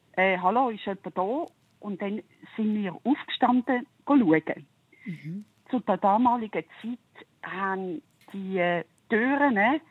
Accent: Zurich, Switzerland; born there; ich bin in Zürich geboren.

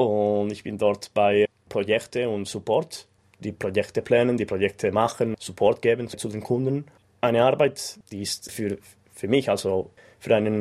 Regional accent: Madrid, Community of Madrid, Spain; Ich bin in Madrid geboren, 1984.

